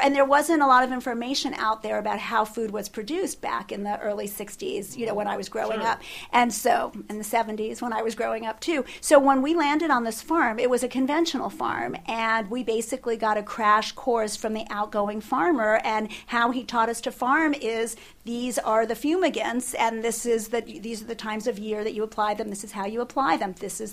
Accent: Brooklyn, New York, United States; born there; also born or lived in Manhattan; I was born in Brooklyn in 1963, before Brooklyn was cool. You were embarrassed to have been born in Brooklyn when I was born in Brooklyn. And I moved to Manhattan for high school.

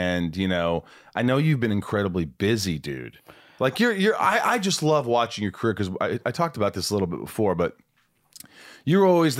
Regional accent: Indiana, United States; because I grew up in Indiana and I didn't play basketball much

